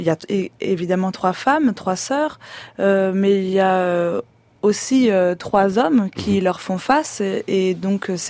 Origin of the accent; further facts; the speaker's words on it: Binic, Brittany, France; je viens de Binic, dans les Côtes d'Armor